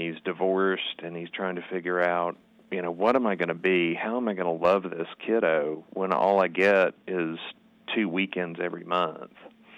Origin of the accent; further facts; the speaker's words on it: the Ozarks, United States; growing up in the Ozarks, you'd meet people named Micah, and you'd meet Nahum